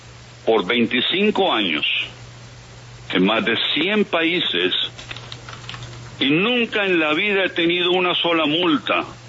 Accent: Colombia; yo soy colombiano con mucho orgullo

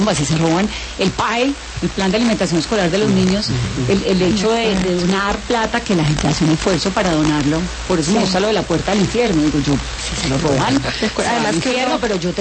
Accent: Colombia

